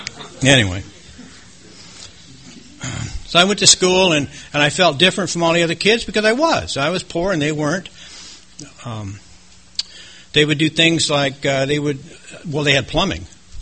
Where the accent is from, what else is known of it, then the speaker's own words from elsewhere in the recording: Las Vegas, Nevada, United States; also born or lived in Compton / Chino; You know, I was born in Compton, and he thought it was too bad there, so he moved us to Chino. and then he thought Chino was a little rough, so he moved us to Las Vegas.